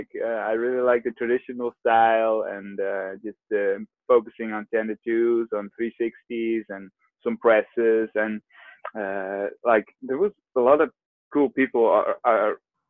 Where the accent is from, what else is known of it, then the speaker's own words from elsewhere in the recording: Amsterdam, North Holland, Netherlands; English is a second language; even though I'm from Amsterdam, and that's like the weed place of the whole world